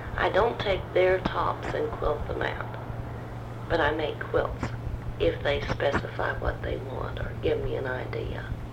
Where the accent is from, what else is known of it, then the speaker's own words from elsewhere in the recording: Indiana, United States; As I said, I was born in Indiana. I'm from Brown County, Indiana, which was a very isolated county.